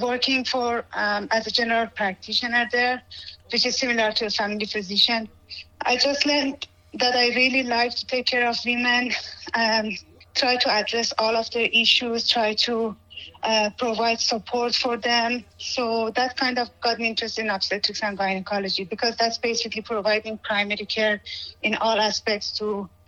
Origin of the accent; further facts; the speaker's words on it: Tehran, Tehran Province, Iran; English is a second language; moved away as an adult; now in United States; I grew up in Iran, in Tehran. I went to medical school there, and about 6 years ago, I came to the United States as a research assistant.